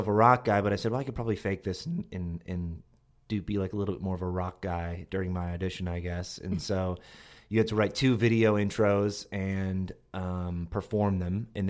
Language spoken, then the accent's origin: English; Longmeadow, Massachusetts, United States; From Longmeadow, Massachusetts, which is near Springfield, Massachusetts.